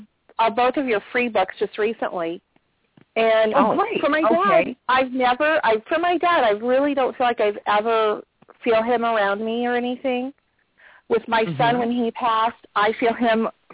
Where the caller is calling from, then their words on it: California, United States; California.